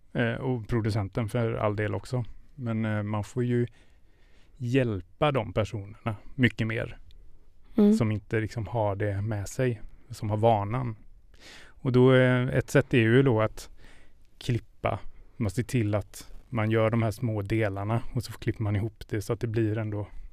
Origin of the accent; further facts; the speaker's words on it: Gothenburg, Västra Götaland County, Sweden; Jag är ju från Göteborg, så det får man ju med sig i liksom, ja.